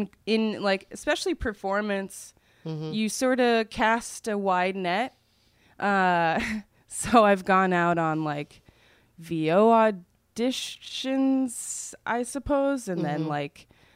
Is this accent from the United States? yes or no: yes; Los Angeles, California, United States; also born or lived in New Jersey; I'm from Los Angeles.